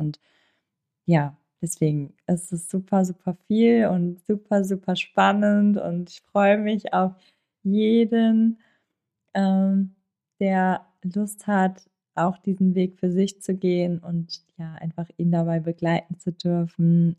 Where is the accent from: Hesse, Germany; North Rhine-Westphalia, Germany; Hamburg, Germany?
North Rhine-Westphalia, Germany; Cologne; aus Köln, ich bin 30 Jahre alt